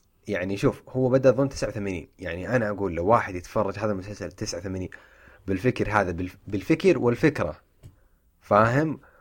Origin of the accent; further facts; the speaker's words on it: Saudi Arabia; يعني الحاجة اللي ما هي عندنا في السعودية للأسف